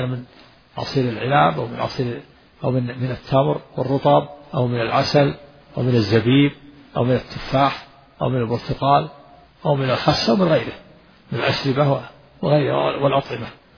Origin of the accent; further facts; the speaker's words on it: Al-Qassim, Saudi Arabia; نحن أدركنا هذا في القرى عندنا في القصيم، كان المؤذن أذان الفجر إذا أذن أسمع أهل البلد كلها، لما كنا صغار